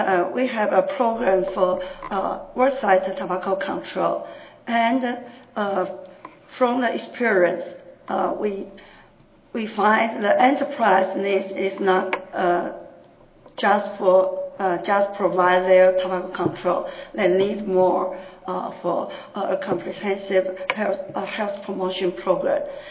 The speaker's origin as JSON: {"language": "English", "country": "Taiwan", "second_language": "English", "said": "I come from Taiwan. First, I must apologize for my poor English."}